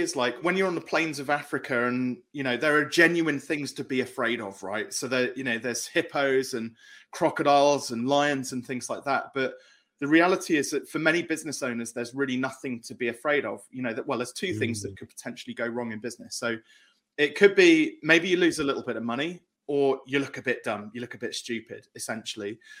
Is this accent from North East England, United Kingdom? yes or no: no; South West England, United Kingdom; accent: English; English. So I'm English. From the southwest of the UK.